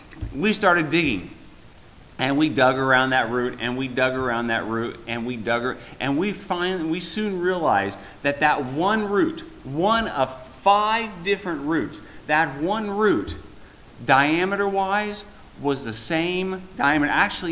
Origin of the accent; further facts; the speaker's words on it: Las Cruces, New Mexico, United States; When I was growing up in New Mexico, down south in Las Cruces, we had a west side of the house that was getting broiled by the sun.